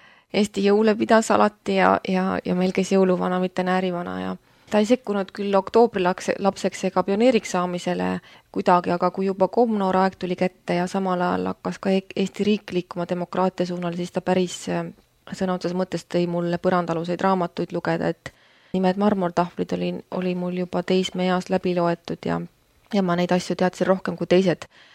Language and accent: Estonian; Viljandi, Viljandi County, Estonia; now in Tallinn, Estonia; ma pärit olen Viljandist küll ja see on roheline linnakene. Mu isa on neljandat põlve viljandlane. Ema on Sootuks Ingerimaalt, et tema kodumaad kui sellist täna ei eksisteeri.